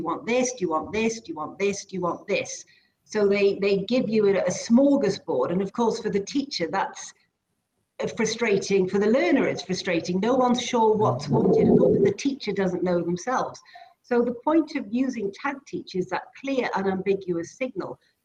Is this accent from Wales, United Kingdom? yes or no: yes; Wales, United Kingdom; first language Welsh; English is a second language; I speak French and Welsh is my mother tongue, and I also have a working knowledge of several other languages like Spanish and Italian and Russian.